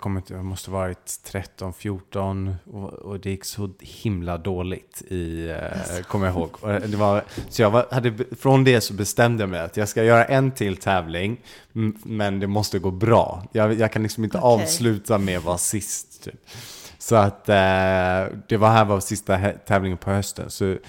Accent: Stockholm, Stockholm County, Sweden; Jag växte upp inne i Stockholm.

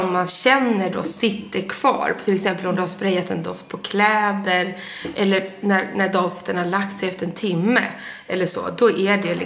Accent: Sundsvall, Västernorrland County, Sweden; born there; när jag fyllde år upp i Sundsvall där jag är född, då blommade ju alltid syrenen till min födelsedag, vilket är 23 juni. Eftersom det är norröver så är det den lite senare.

